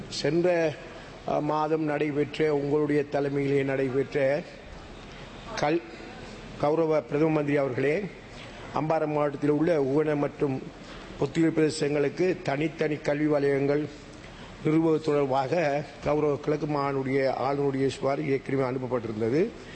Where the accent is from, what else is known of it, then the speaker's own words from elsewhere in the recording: Addalaichenai, Eastern Province, Sri Lanka; எனது சொந்த ஊரான அட்டாளச்சேரி மல்லி இருக்கு